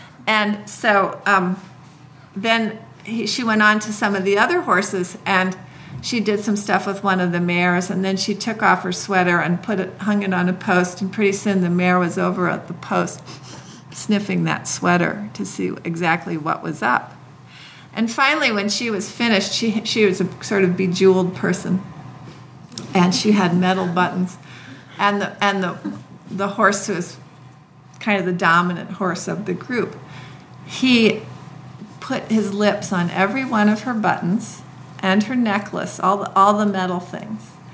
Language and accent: English; Iowa, United States; And I was very skeptical about this when I came from Iowa.